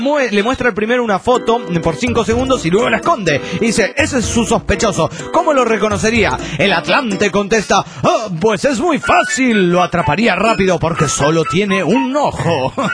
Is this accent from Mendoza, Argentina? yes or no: yes; San Rafael, Mendoza, Argentina; Un vino de la tierra mendocina.